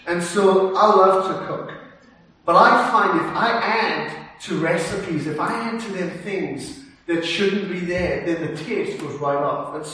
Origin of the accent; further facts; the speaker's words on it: Wales, United Kingdom; And so coming from the UK, I know some of you thought my accent was from Tasmania, but no, I'm originally from Wales.